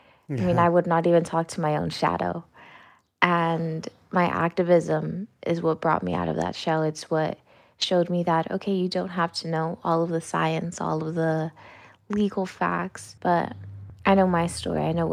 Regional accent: Los Angeles, California, United States; Yeah, so I grew up in South Los Angeles in between the Staples Center and USC.

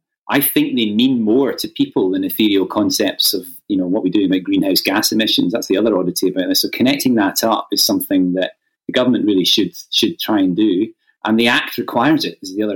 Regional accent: Glasgow, Scotland, United Kingdom; I'm in Glasgow. It's my hometown. So I'm joining you online from Glasgow.

